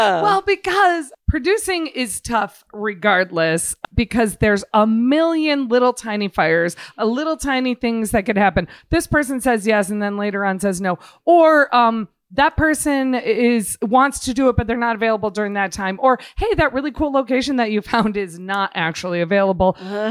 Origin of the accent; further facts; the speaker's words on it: Midwest, United States; I'm from the Midwest.